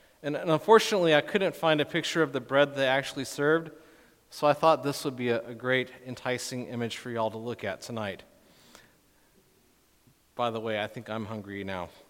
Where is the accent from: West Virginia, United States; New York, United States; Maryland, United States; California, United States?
California, United States; Claremont; a place where I grew up in Claremont, California.